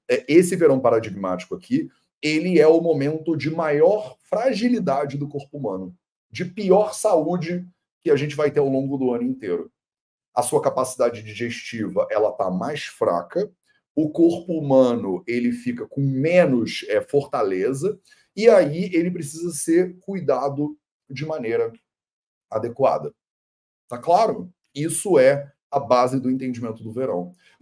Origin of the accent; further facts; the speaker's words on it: Rio de Janeiro, Brazil; accent: carioca; aí desculpa o meu sotaque, porque eu me escuto fazer esse chiado bizarro, mas eu não tenho o que fazer, eu sou carioca, né?